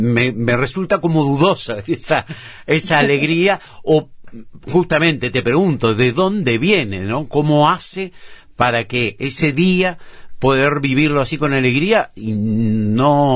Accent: Uruguay; como uruguayos

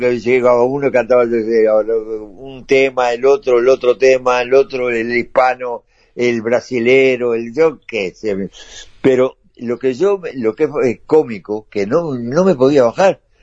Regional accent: Montevideo, Uruguay; yo soy muy montevideano, ¿y qué?

